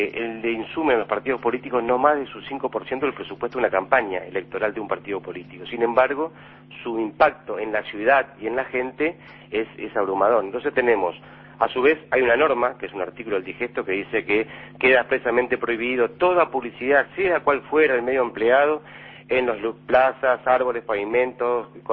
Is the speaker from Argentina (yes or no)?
no; Montevideo, Uruguay; Y nosotros tenemos que rescatar como montevideanos el sentido de pertenencia nuestro a nuestra ciudad.